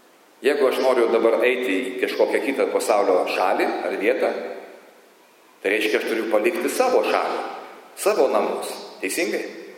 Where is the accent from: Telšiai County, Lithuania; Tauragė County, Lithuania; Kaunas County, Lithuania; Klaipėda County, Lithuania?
Kaunas County, Lithuania; Kaunas; also born or lived in Utena; aš anksčiau sakydavau, kad aš kaunietis iki kaulų smegenų niekur kitur nenoriu gyventi Kaune.